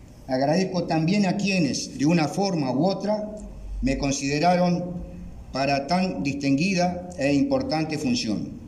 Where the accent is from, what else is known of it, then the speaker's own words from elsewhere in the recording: Lavalleja, Uruguay; Cuando éramos niños, en el Valle de la Iguá, nuestros padres nos festejaban los cumpleaños en casa.